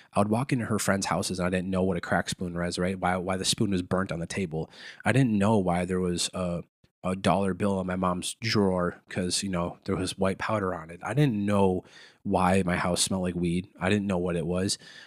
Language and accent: English; Prior Lake, Minnesota, United States; And then when I grew up in Prior Lake Savage area, that taught me the harsh realities of life